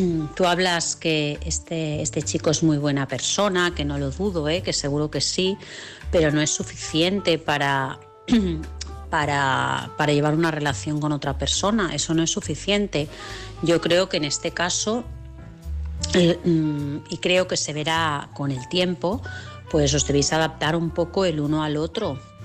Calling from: Vilassar de Mar, Catalonia, Spain; de Vilassar de Mar.

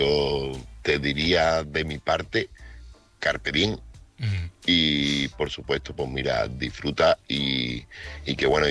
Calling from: Seville, Andalusia, Spain; corresponsal de Sevilla.

